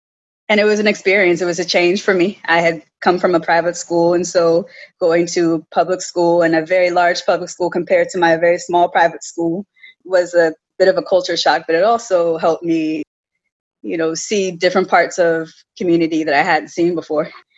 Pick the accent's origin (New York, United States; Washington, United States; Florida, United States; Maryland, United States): Maryland, United States; Takoma Park; I am from Montgomery County, Maryland. I've spent most of my life here in Silver Spring. I currently live in Tacoma Park.